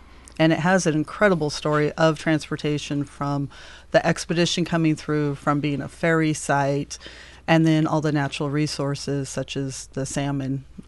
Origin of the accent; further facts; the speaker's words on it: Pacific Northwest, United States; I grew up in the Northwest, went to Washington State University and graduated in natural resources. And that led me to Astoria and getting a seasonal job at Fort Clatsop.